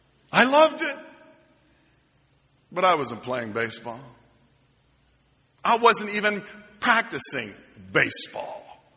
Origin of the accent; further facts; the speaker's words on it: Atlanta, Georgia, United States; But growing up in Atlanta, I was a Braves fan.